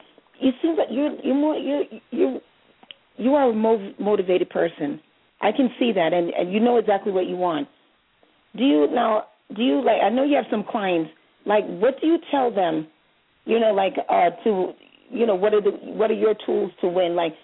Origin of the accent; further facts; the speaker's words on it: New York, United States; That's our New York term. You're from upstate New York. I'm from New York City.